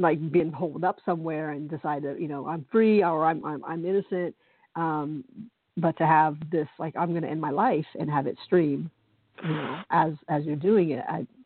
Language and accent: English; United States; I'm talking as, you know, a 45-year-old woman growing up in America and seeing the things that I've seen.